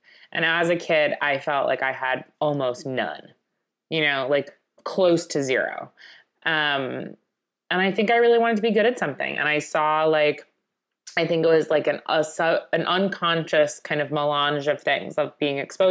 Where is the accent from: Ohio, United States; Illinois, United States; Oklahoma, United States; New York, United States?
New York, United States; Long Island; growing up in Long Island and, you know, my dad's family was half Italian. And just being in Long Island in general, you have a lot of Italian-American food.